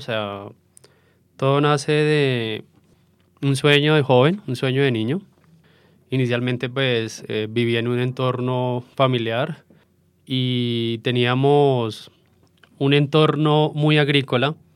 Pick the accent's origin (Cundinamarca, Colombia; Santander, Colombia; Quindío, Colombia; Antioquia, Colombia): Cundinamarca, Colombia; Tocaima; also born or lived in Bogotá; Nací en Bogotá, pero crecí en un pueblo cercano a Bogotá que se llama Tocaima. Bueno, ahí crecí, tuve mi infancia allí.